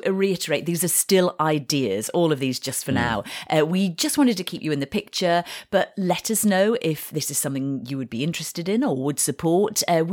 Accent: United Kingdom; I mean, we are British, so a bit of that probably comes with the territory.

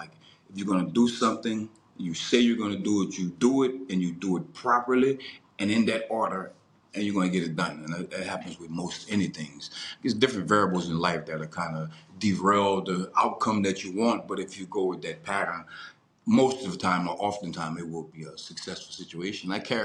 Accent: the South, United States; well, I'm from the South, so it's like in the South, Black people really don't really get that many good jobs.

